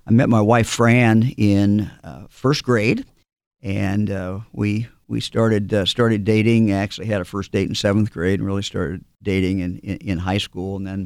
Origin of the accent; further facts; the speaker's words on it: Yellow Springs, Ohio, United States; Well, I grew up in Greene County, Yellow Springs, and my family was in the wholesale seed business, a company started by my grandparents in the 1920s, a feed store downtown Yellow Springs.